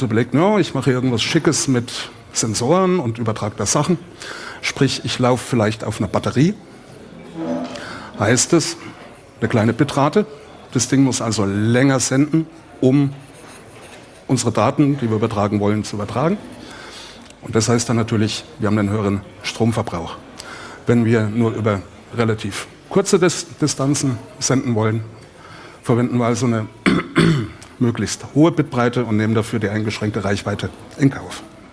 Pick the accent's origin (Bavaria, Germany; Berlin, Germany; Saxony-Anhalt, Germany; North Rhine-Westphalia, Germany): Bavaria, Germany; Coburg; Ich bin aus dem Herzogtum in Coburg